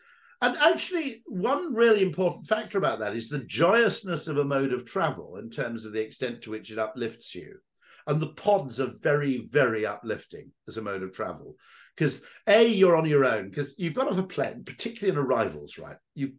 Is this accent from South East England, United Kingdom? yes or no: no; Wales, United Kingdom; because being Welsh, obviously dragons are not actually mythical creatures.